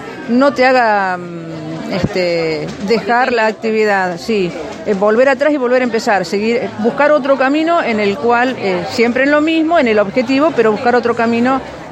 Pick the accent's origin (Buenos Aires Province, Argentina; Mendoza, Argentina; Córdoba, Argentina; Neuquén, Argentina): Córdoba, Argentina; Somos del sur de la provincia de Córdoba